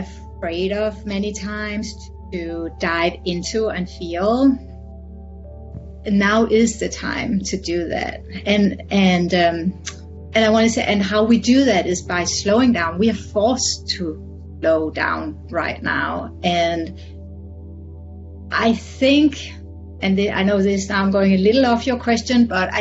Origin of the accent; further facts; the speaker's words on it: Denmark; English is a second language; moved away as an adult; now in South Florida, United States; I have an accent. So I live in America. I live in South Florida. I'm originally from Denmark. I've been here 14 years. I moved here with my family